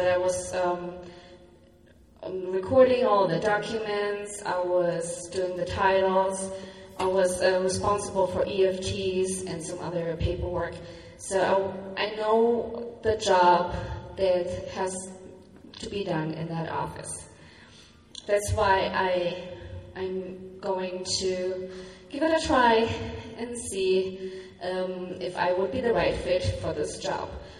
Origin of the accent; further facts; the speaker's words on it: Germany; English is a second language; moved away as an adult; now in Buffalo, United States; I'm originally from Germany. I came here in 2010 when my husband left the military, and we made Wyoming, especially Buffalo, our home.